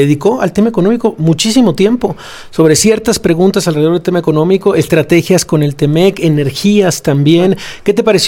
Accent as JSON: {"language": "Spanish", "country": "Mexico", "said": "lo que tenemos todos en la cabeza como mexicanos"}